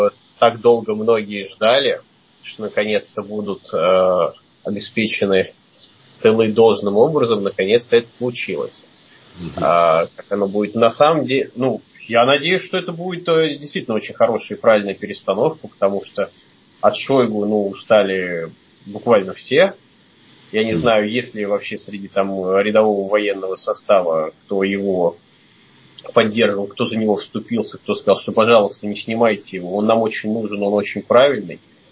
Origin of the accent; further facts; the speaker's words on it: Moscow, Russia; который вечно нас критикует за то, что мы москвичи